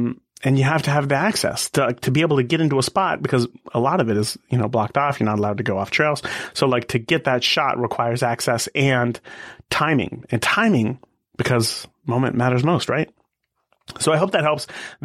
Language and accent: English; California, United States; When I was in sixth and seventh grade, growing up in California, we got to spend a week in Yosemite for a school trip.